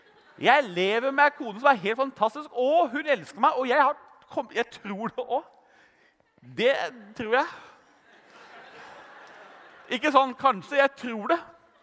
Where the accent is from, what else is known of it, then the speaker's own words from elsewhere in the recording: Brumunddal, Innlandet, Norway; jeg vokste jo opp i Brumunddal utenfor Hamar